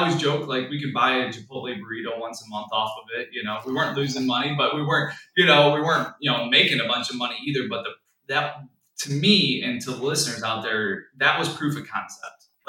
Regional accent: Michigan, United States; I grew up and born and raised in Michigan.

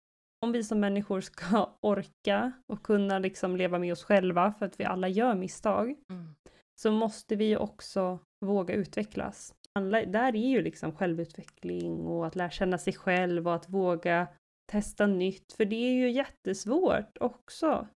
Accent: Sweden; Jag kom ju också från Sverige. Jag kom från en ganska liten skola. Vi kanske var 20 elever.

